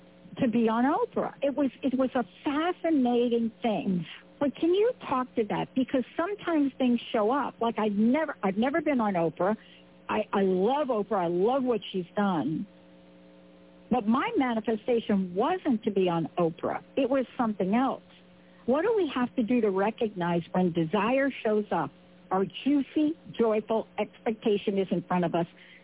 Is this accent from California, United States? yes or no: no; New York, United States; I like to do street smart spirituality because I'm telling you I'm from New York.